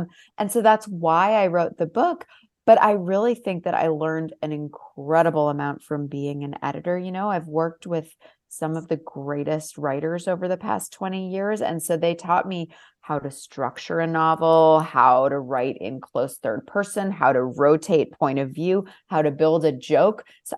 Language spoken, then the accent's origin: English; Ipswich, Massachusetts, United States; I'm going to try and write a novel set in my hometown of Ipswich, Massachusetts, about marriage.